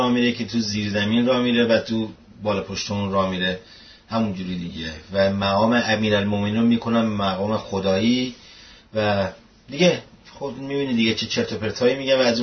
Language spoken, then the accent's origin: Persian; Iran; moved away; بعد اینکه من از ایران آمدم دیگه یادم رفته که چند استان به ایران اضافه کردن